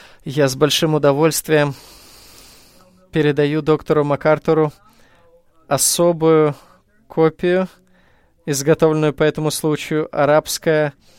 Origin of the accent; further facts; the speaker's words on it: Beirut, Beirut Governorate, Lebanon; Russian is a second language; Мне хотелось бы сказать вам, я приехал из Бейрута, из Ливана. Мы меньшинство из меньшинства.